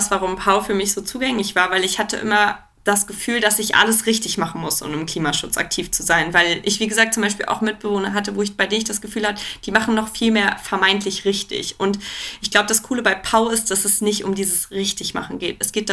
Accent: North Germany, Germany; Ich komme eigentlich aus dem Norden, also es ist nicht in meiner DNA, in die Berge verliebt zu sein.

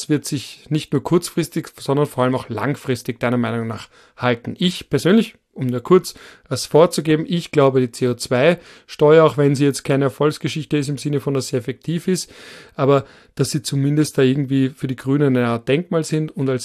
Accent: Vorarlberg, Austria; Und na, ich komme ich auch aus Vorarlberg.

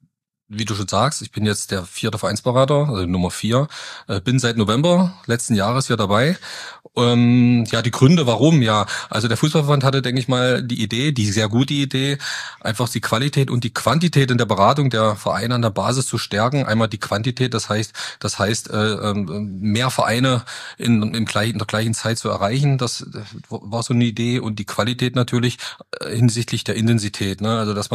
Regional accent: Stumsdorf, Saxony-Anhalt, Germany; ursprünglich gebürtlich, also wie sagt man, geboren oder beziehungsweise geboren nicht, sondern wohnhaft, komme ich aus Zürbig, ja. Also Stumsdorf liegt bei Zürbig.

